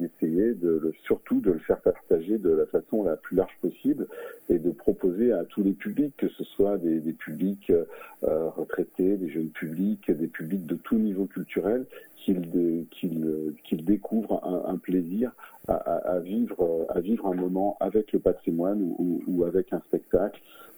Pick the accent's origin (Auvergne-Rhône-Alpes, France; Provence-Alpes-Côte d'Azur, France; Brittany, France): Auvergne-Rhône-Alpes, France; Viviers; Moi je suis né à l'époque à Viviers, à l'hôpital de Viviers. J'ai vécu jusqu'à 6-7 ans dans les rues de Viviers en Ardèche, qui est un lieu de patrimoine. Donc j'habitais dans le centre-ville